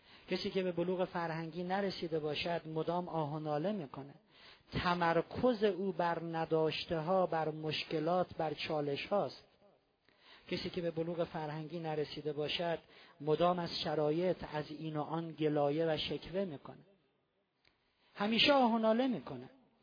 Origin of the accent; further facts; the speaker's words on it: Iran; ما ایرانی هستیم، زبان فارسی،